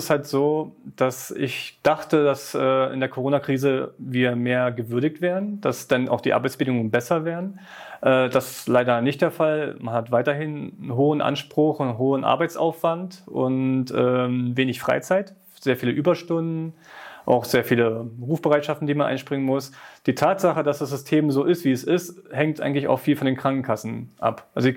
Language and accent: German; Neuruppin, Brandenburg, Germany; moved away as an adult; now in Berlin, Germany; ich bin nicht in Berlin aufgewachsen, ich bin in Neuruppin aufgewachsen, in Brandenburg und da bin ich dann mit 18 nach Berlin gezogen. Wegen der Liebe und wegen dem Job. Und in Berlin wohne ich momentan in Tegel.